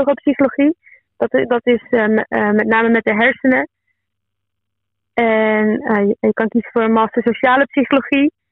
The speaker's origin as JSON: {"language": "Dutch", "region": "Groningen", "country": "Netherlands", "said": "En ik kom zelf uit Groningen, dus ik kan het niet echt vergelijken met een andere stad. Ik heb niet in een andere stad gewoond."}